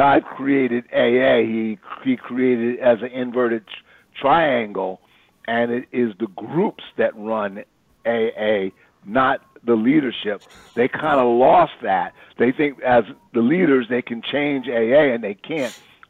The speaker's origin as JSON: {"language": "English", "town": "Philadelphia", "region": "Pennsylvania", "country": "United States", "said": "I'm from Philadelphia. and when I was young, it was gang wars."}